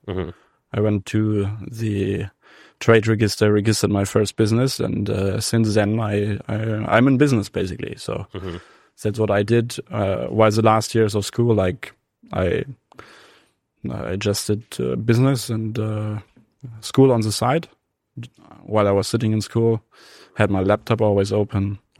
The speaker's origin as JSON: {"language": "English", "region": "North Germany", "country": "Germany", "tie": "born or raised there", "said": "In north of Germany, near Hamburg."}